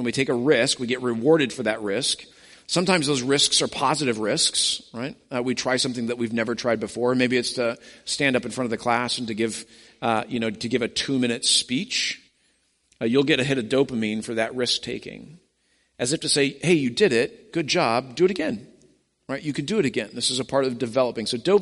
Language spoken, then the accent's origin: English; Denver, Colorado, United States; And of course, growing up in Denver, I'm like, oh, this is, I don't even know how to process, you know, two roads.